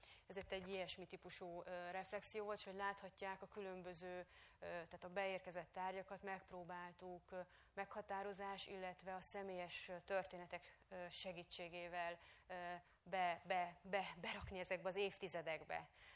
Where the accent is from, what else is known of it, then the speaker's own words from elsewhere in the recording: Nagykanizsa, Zala, Hungary; egy nagykanizsaiak vagyunk, tehát a utca sarkán a nagykanizsai trafikban